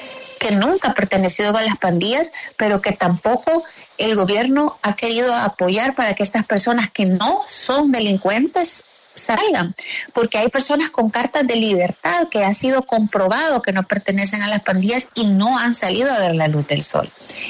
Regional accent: El Salvador; Entonces, ahorita llevamos como salvadoreños en la prórroga número 42 del régimen de excepción

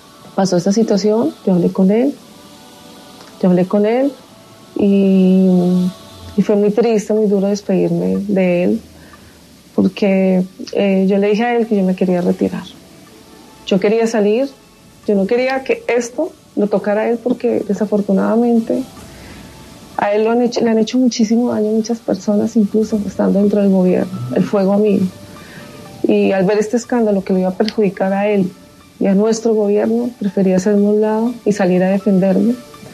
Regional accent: Boyacá, Colombia; Yo soy boyacense, yo no tengo apartamentos acá

